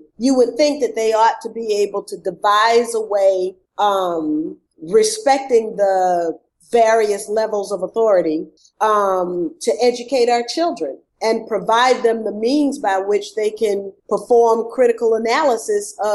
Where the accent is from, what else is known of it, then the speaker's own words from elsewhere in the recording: Georgia, United States; to get my home state of Georgia, exempted from the provisions